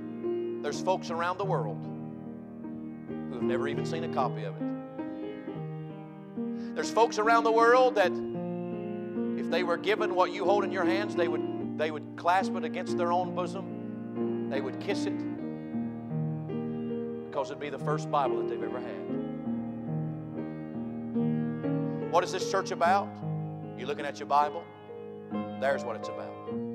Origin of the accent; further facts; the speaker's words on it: United States; born there; I want to thank you, God, that you've been so gracious to me that I was born in America.